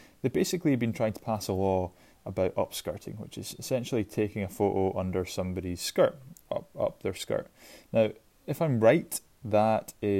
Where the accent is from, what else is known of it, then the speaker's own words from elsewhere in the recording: Scotland, United Kingdom; I'm Scottish. And being Scottish and the World Cup doesn't really go together, unfortunately.